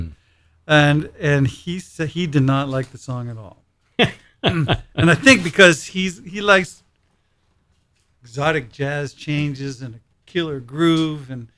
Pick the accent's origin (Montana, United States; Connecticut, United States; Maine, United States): Maine, United States; Bangor; Growing up in Bangor, Boston was my first urban experience, and subways and all of that.